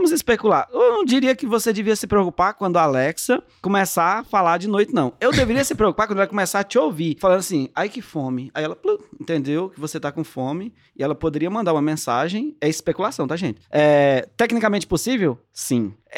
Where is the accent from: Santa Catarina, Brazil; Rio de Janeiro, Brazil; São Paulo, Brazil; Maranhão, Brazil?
São Paulo, Brazil; Eu cresci em São Paulo